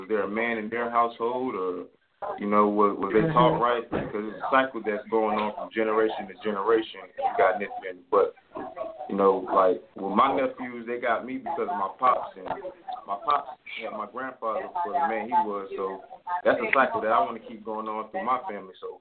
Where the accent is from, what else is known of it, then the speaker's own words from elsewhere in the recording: Baltimore, Maryland, United States; From my situation growing up in Baltimore, when I was young, I didn't have my pops at first.